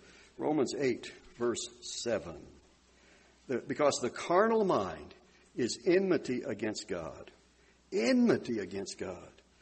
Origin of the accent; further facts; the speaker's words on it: Arkansas, United States; That was the prism that was being created for me growing up in Arkansas.